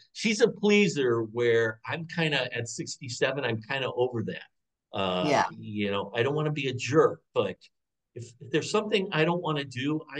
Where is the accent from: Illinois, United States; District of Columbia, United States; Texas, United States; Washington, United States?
Illinois, United States; Chicago; moved away as an adult; now in Portland, United States; I'm originally from Chicago, and as I said in the book, after I graduated from college, I drove out to Portland. So all my family was back in Chicago